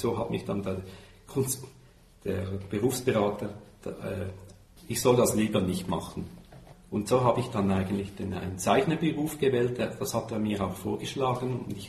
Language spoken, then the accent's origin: German; Rapperswil, St. Gallen, Switzerland; Also aufgewachsen bin ich in Rapperswil am Zürichsee.